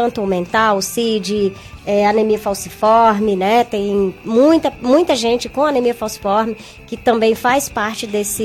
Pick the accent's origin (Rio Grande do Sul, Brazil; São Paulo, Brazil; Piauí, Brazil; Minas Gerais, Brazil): Piauí, Brazil; Aroazes; Aroazes. Aroazes, Piauí.